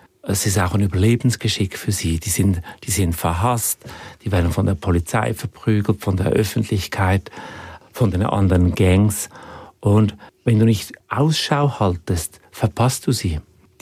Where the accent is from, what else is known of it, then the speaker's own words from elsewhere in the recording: Zurich, Switzerland; Ich bin in den 70er und 80er Jahren aufgewachsen und in Zürich.